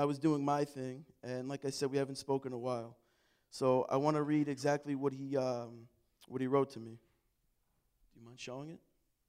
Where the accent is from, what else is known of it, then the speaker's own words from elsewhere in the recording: Atlantic Beach, United States; I'm 27. I grew up in Atlantic Beach, and I've been coming here my whole entire life, ever since I was born.